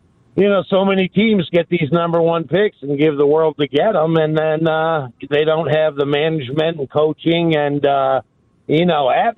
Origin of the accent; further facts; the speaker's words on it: Ohio, United States; Justin Fields, an Ohio State guy, and, you know, I mean, that's my guy. I'm from Ohio.